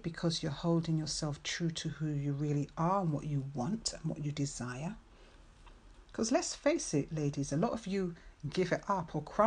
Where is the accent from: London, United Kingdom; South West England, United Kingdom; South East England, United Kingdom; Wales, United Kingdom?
London, United Kingdom; As you can probably hear, I'm from London. I'm in England.